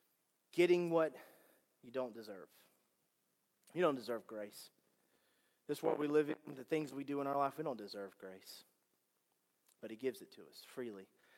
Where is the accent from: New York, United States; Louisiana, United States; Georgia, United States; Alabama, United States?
Alabama, United States; Slocomb; I'm a redneck from Slocum, Alabama.